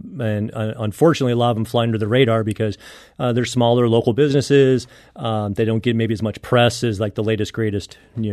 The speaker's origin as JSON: {"language": "English", "town": "St. Louis", "region": "Missouri", "country": "United States", "tie": "born or raised there", "said": "I grew up in St. Louis as well"}